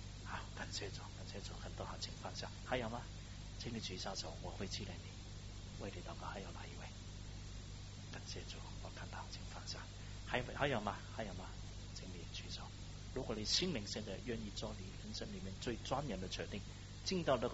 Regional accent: Hong Kong; 虽然我在香港出生、香港长大，我没有喝过党的奶水

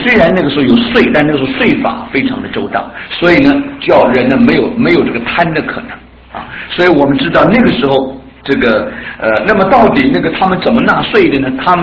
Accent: China; 因为我们中国人对那个背景不大熟悉。这个犹太的税率啊，跟我们中国的有一点点不同。

